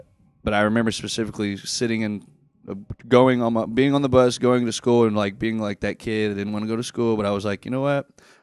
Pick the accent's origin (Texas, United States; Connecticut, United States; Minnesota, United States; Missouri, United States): Texas, United States; Houston; also born or lived in Arlington / Dallas / Fort Worth / San Antonio; around all over Texas. Arlington, Dallas, Fort Worth, San Antonio. I lived in Austin for a little bit. So I grew up in Texas.